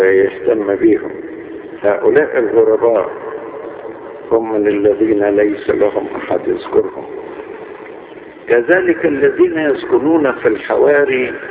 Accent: Egypt; وفي عندنا في مصر في برضه من هذا النوع

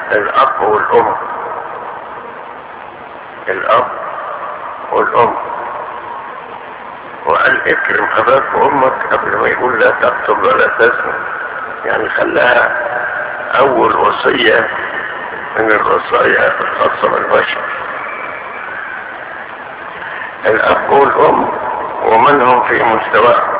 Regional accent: Upper Egypt, Egypt; والمثل البلدي او اللي كان عندنا في الصعيد يقول

